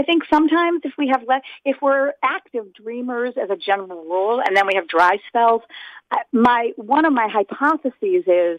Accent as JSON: {"language": "English", "town": "Buffalo", "region": "New York", "country": "United States", "tie": "born or raised there", "also_born_or_lived": "Israel", "moved": "as an adult", "lives_now": "Boston, United States", "said": "I'm an East Coast girl. I was born in Buffalo, New York. Spent my first 21 years there. Then I lived overseas in Israel for 5 years. And when I came back to graduate school here in the Boston area and have been here ever since."}